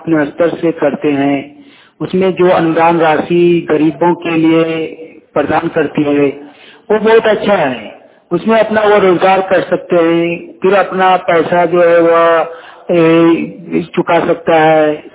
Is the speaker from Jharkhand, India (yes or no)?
yes; Kasmar, Jharkhand, India; ग्राम कस्मा चट्टी, पंचायत कस्मार, जिला बोकारो, राज्य झारखंड का निवासी हूँ।